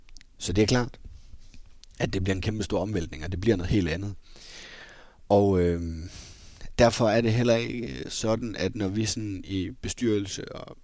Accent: Esbjerg, Region of Southern Denmark, Denmark; da jeg var hjemme i Esbjerg

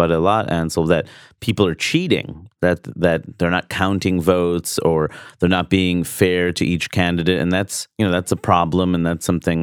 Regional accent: Jackson Heights, New York, United States; That child's from Jackson Heights, and I grew up in Jackson Heights.

